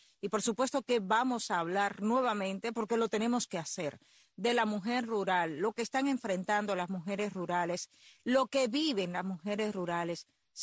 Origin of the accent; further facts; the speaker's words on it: Sancti Spíritus, Cuba; una amiga de mi tierra, de Santi Espíritus